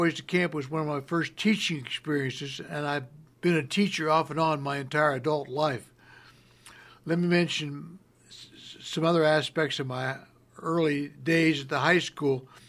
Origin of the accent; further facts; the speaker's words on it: Ravenswood, West Virginia, United States; And going to my childhood now in Ravenswood, West Virginia, I grew up in a small community